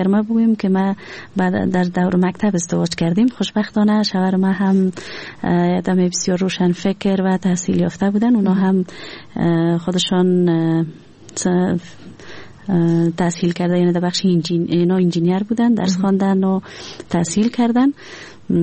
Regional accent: Kabul, Afghanistan; also born or lived in Nuristan; یعنی چند پشت بیشتر کابل آمدن و ما کابل نشین شدیم و همینجا زندگی کردیم. بعدن هم باز بیرون از افغانستان بودیم زمانی که دوباره پس آمدیم

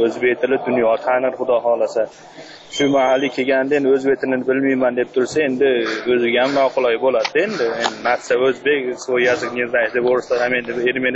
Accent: Kyrgyzstan; o'zim Qirg'izistondan bo'lsam ham endi o'zbekman, narsam o'zbek

